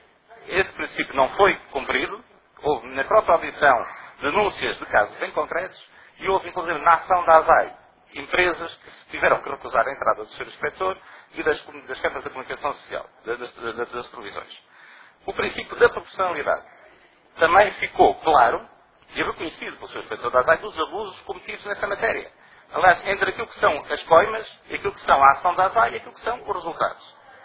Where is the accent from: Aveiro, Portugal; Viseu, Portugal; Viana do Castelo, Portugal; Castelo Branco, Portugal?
Viseu, Portugal; Ó, Sr. Ministro, eu sou de Viseu